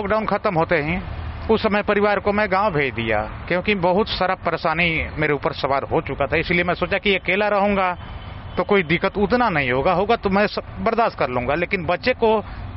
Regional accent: Gorakhpur, Uttar Pradesh, India; now in Delhi, India; मैं गोरखपुर यूपी का रहने वाला हूँ।

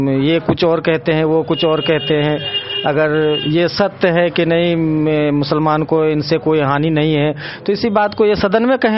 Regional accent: Purnia, Bihar, India; now in Delhi, India; पूर्णिया जिले के रहने वाले हैं हम जी।

